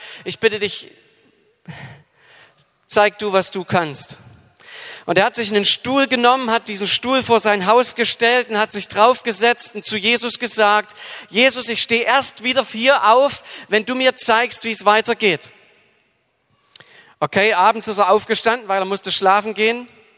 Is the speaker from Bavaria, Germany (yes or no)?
no; Dresden, Saxony, Germany; accent: Saxon; ich komme aus Dresden, wurde gebeten, kurz was zu mir zu sagen.